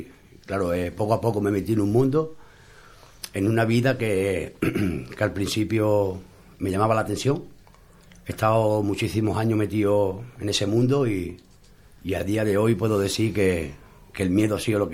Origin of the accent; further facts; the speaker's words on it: Málaga, Andalusia, Spain; soy de Málaga.